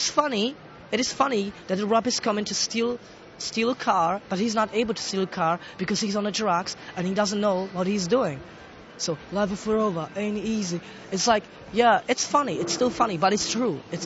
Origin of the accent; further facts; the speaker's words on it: Czechia; English is a second language; I have forgotten all, you know, Roma language. It is not, you know, I was growing up in Czech streets with Czech people. So I've been spoken Czech all the time. I know words. I understand some, you know, pieces of language, but I don't get all language.